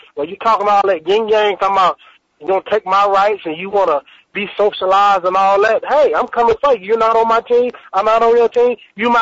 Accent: Alabama, United States; You know, I'm from the South. I'm from Alabama.

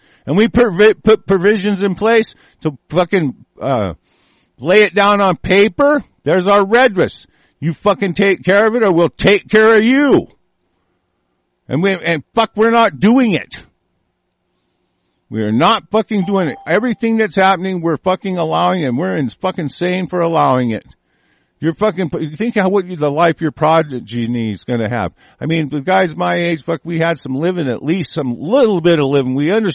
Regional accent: United States; I am an American national. I'm an individual free sovereign national.

